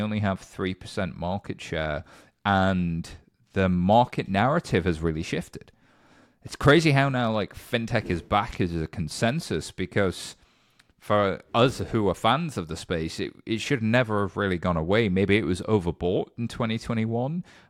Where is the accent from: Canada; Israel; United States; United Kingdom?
United Kingdom; So I think looking at this as a Brit, looking at it internationally, it's a different conversation.